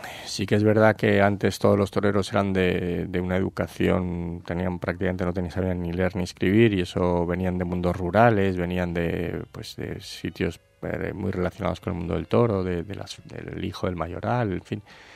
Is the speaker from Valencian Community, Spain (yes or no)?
yes; Valencia, Valencian Community, Spain; después de mi tierra, que es España, de mi país, que es España, y mi tierra, Valencia